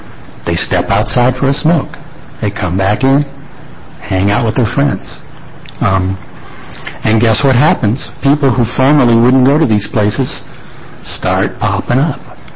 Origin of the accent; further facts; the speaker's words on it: Salem, Oregon, United States; from Salem, Oregon.